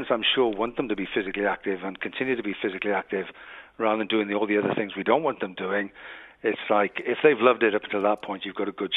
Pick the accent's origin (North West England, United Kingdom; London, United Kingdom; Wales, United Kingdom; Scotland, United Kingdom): Wales, United Kingdom; I grew up in Wales watching rugby